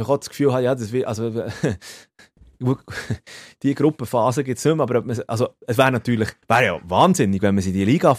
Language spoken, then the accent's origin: German; Switzerland; bei uns in der Schweiz